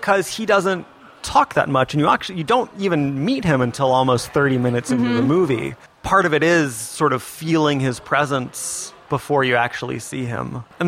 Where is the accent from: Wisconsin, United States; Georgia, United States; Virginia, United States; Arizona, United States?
Virginia, United States; And we're from the Northern Virginia area, and … would play a show in DC around that time every December.